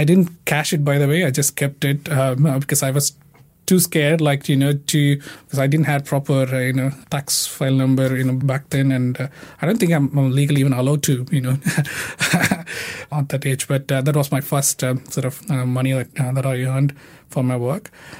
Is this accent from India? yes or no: yes; India; I grew up in India